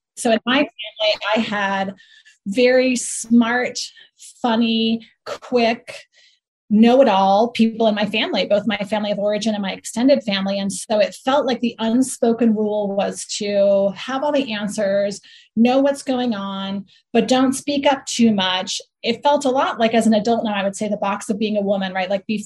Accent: New England, United States; moved away as an adult; to survive my family of origin and to survive where I grew up in New England.

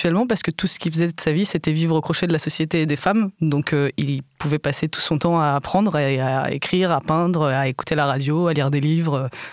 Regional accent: Paris, Île-de-France, France; donc je suis née, j'ai grandi à Paris.

